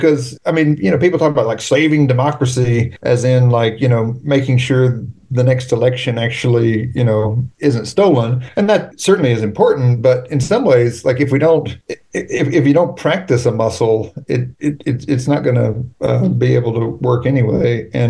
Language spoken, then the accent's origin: English; the South, United States; I'm from the South, you know, but the party's completely flipped down here 50, 60 years ago.